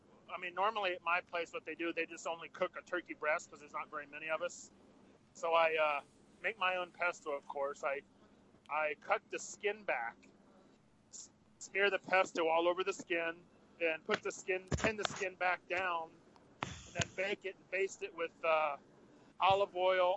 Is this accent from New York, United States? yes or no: yes; New York, United States; And I'm from New York, but I think he's horrendously awful.